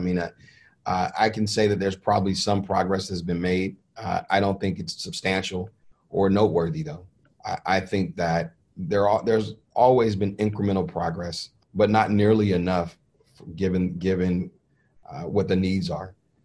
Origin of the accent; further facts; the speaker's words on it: Los Angeles, California, United States; And as you mentioned, growing up in Los Angeles